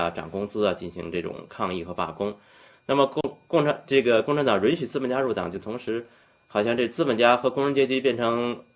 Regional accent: China; 但是呢我们在中国长大的都知道

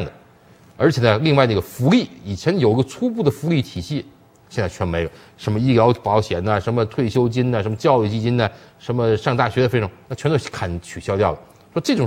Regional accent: China; 好像跟大家说我们中国人都腰缠万贯了

